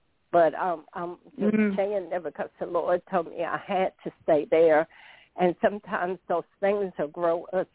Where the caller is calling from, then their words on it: North Carolina, United States; I'm from North Carolina.